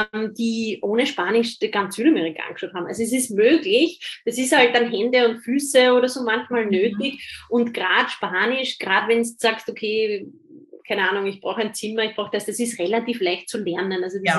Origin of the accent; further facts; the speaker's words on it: Austria; ich bin Österreicherin